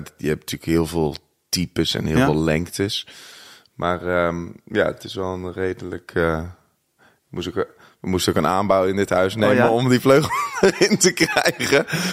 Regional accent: Waddinxveen, South Holland, Netherlands; ik kom uit Waddinxveen. Dat ligt naast Gouda.

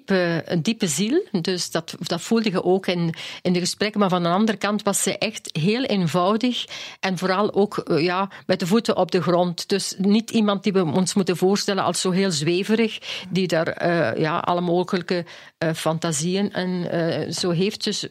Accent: Limburg, Netherlands; Ik ben afkomstig eigenlijk van Limburg.

